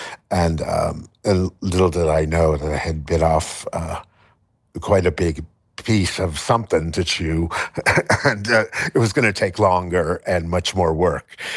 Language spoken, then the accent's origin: English; La Puente, California, United States; Well, you know, it was a new suburb, at, you know, when I was super young, you know, and yeah, very, very good, very mixed, you know, Hispanic, white, you know, Asian, everything you could think